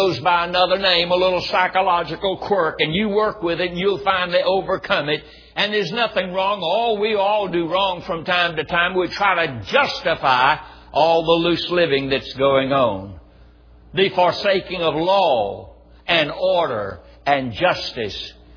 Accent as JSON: {"language": "English", "region": "North Carolina", "country": "United States", "tie": "born or raised there", "said": "I was raised in North Carolina, and we met at Mars Hill, North Carolina, in the college there."}